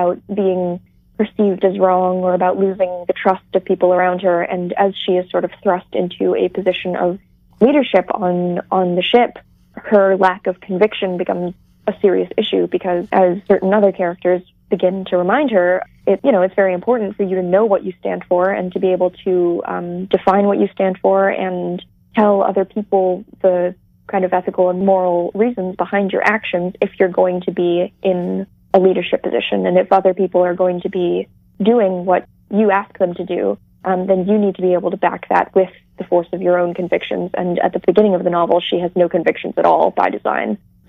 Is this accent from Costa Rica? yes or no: no; North Carolina, United States; I was down in my hometown in North Carolina doing a series of school visits